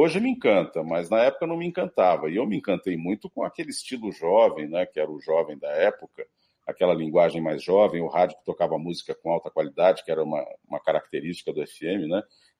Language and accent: Portuguese; Campinas, São Paulo, Brazil; born there; Mas eu nasci em Campinas.